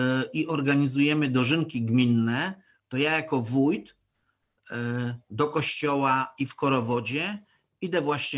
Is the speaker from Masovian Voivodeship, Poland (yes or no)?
no; Bytom, Silesian Voivodeship, Poland; now in Koszęcin, Poland; ja przyszedłem z Bytomia, ja nie jestem rodowitym mieszkańcem Koszęcina, tylko od tak naprawdę na stałe od 92 roku mieszkam w Koszęcinie, a wcześniej to tak od 88-89.